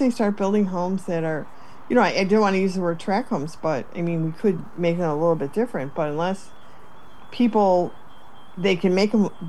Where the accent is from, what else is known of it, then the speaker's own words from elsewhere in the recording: Chicago, Illinois, United States; You can tell we're all from Chicago. We know how it works.